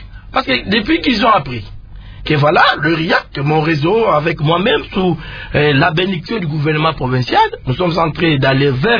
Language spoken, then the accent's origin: French; Kasaï, DR Congo; Mais ce n'est pas le cas chez moi au Kassai. Au Kassai, une province de 5 territoires, avec deux petites villes